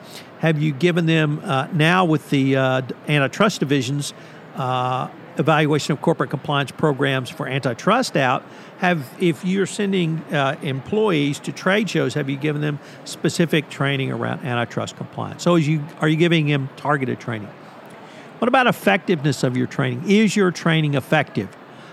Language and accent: English; Bryan, Texas, United States; who funded the Carnegie Library in my hometown of Bryan, Texas.